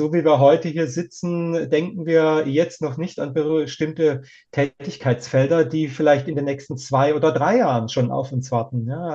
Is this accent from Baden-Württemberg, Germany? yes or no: yes; Stuttgart, Baden-Württemberg, Germany; wie man bei uns in Stuttgart sagt